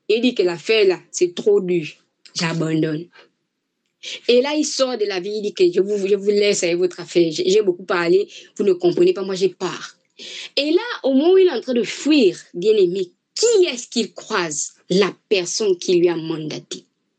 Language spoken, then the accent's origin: French; Mimongo, Ngounié, Gabon; l'évangile est arrivé jusque chez moi à Mimongo, là-bas où il n'y a même pas la route pour arriver là-bas